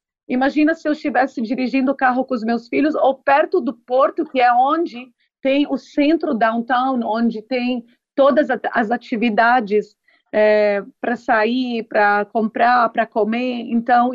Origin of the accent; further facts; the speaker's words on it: Brazil; moved away as an adult; now in Lebanon; eu sou filha de dois libaneses, meus pais moram no Brasil até hoje, eu cresci no Brasil a vida toda, eu vim aqui há 13 anos porque eu casei com um libanês